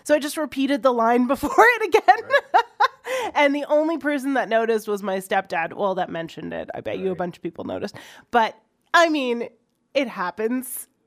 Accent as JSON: {"language": "English", "region": "Ontario", "country": "Canada", "tie": "born or raised there", "said": "I grew up in Ontario in the public school system. They did the bilingual anthem. Okay. And I also grew up in French immersion."}